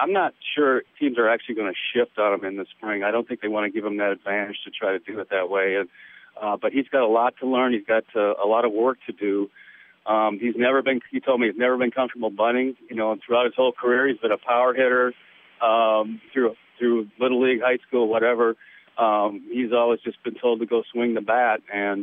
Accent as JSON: {"language": "English", "town": "New London", "region": "Wisconsin", "country": "United States", "tie": "born or raised there", "also_born_or_lived": "Oshkosh", "said": "I grew up in New London, Wisconsin, eventually moved to Oshkosh. But we're small towns."}